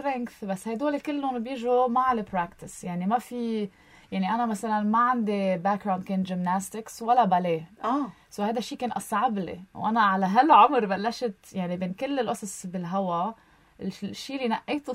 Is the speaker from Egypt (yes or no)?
no; Lebanon; moved away as an adult; now in Canada; انا وهو لبنانيه